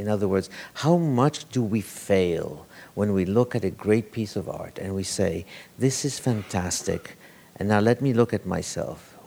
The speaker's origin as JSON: {"language": "English", "country": "Egypt", "tie": "born or raised there", "said": "I have transposed everything about that I loved about Egypt, that I grew up with in Egypt"}